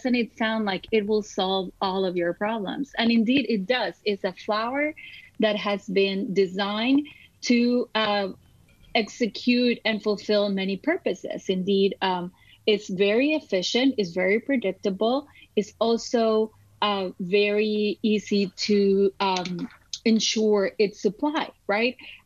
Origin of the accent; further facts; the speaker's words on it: Costa Rica; I grew up outside of the United States. I lived all of my childhood in Costa Rica, where we eat a lot of corn products.